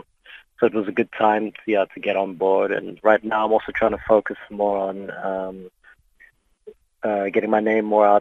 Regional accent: Amsterdam, North Holland, Netherlands; I'm from Amsterdam

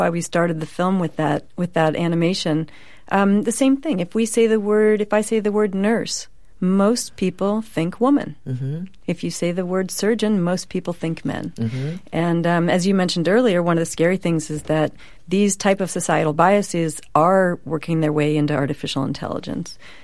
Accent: San Francisco, California, United States; I grew up in Pacific Heights, San Francisco. It was not very diverse.

